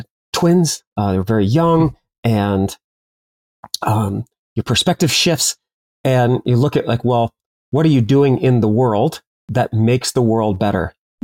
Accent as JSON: {"language": "English", "region": "California", "country": "United States", "tie": "born or raised there", "lives_now": "Los Angeles, United States", "said": "I grew up in Central California with one half of the family in oranges, so high-end citrus fruit. But I went to Los Angeles and went to school there and lived in the city for almost 30 years."}